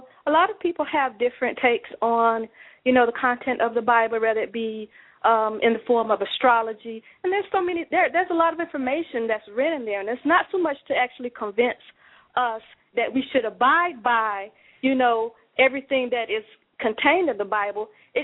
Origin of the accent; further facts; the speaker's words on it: Columbia, South Carolina, United States; Yes, I am. I am from Columbia.